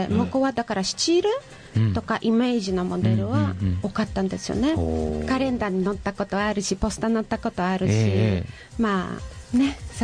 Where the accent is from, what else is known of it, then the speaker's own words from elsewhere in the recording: Poland; Japanese is a second language; 私たちポーランド人は